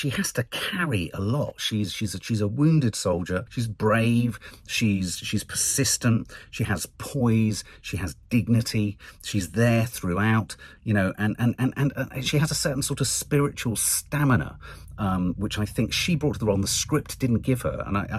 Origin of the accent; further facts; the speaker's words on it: London, United Kingdom; I grew up in Ladbroke Grove